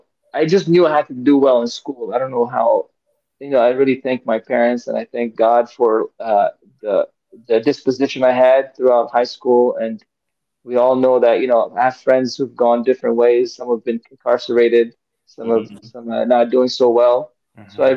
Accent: Kenya; English is a second language; What's the surprise? I learned English in Kenya.

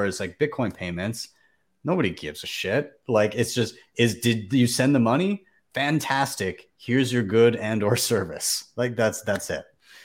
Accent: Canada; because I'm Canadian

